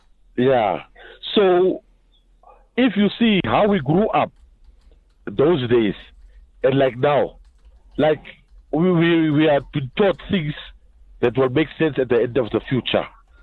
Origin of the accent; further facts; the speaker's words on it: Katutura, Khomas, Namibia; Okay. I have born and bred in Katutura, but most of the people know me as … is coming from the streets.